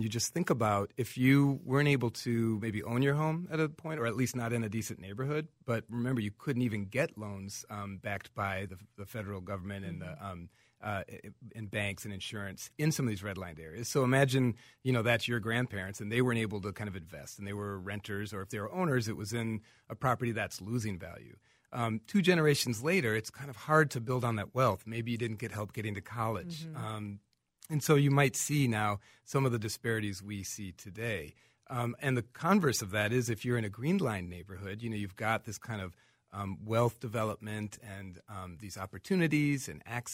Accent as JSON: {"language": "English", "region": "Minnesota", "country": "United States", "tie": "born or raised there", "said": "I'm a Minnesotan born and raised, and I love our story and I love our local history"}